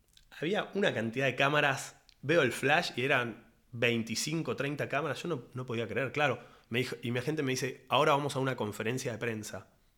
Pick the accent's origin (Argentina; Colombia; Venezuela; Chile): Argentina; Viviendo en una ciudad en el extranjero, siendo el único argentino